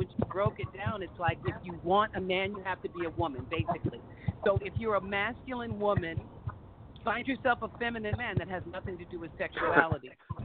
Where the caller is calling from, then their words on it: Los Angeles, California, United States; calling from Los Angeles.